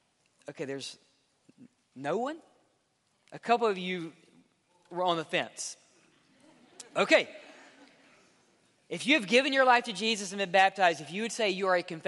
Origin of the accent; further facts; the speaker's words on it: Mississippi, United States; I'm from Mississippi. I say it A-X-E.